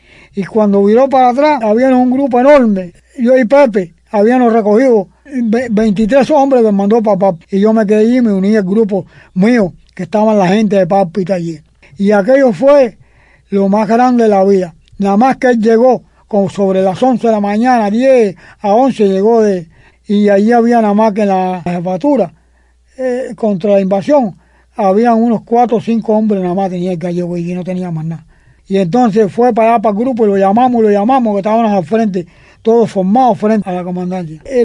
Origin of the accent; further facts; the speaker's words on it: Matanzas, Cuba; todos los cienegueros somos de Fidel